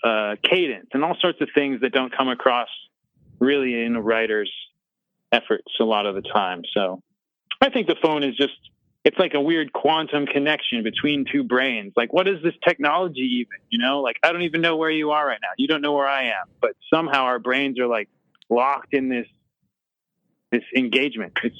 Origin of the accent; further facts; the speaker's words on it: Wyoming, United States; now in Los Angeles, United States; I'm actually not from the West Coast. I was born in the Mountain Time Zone. I was born in Wyoming, and I grew up there, and now I live in Los Angeles.